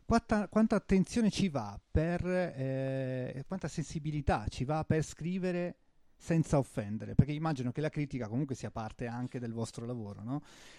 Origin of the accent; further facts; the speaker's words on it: Aosta Valley, Italy; io sono valdostano